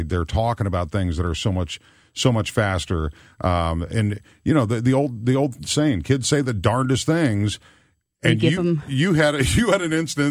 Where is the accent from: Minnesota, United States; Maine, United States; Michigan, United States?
Minnesota, United States; And I grew up in Minnesota, so I knew where that was.